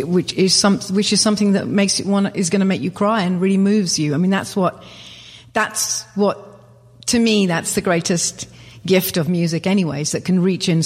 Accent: London, United Kingdom; growing up in London as I did, and my family coming from Wales and everything, and then being brought up in a very classical household.

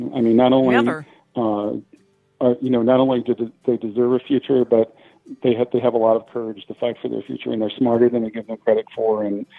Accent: Philadelphia, Pennsylvania, United States; or, you know, in my hometown, Philadelphia.

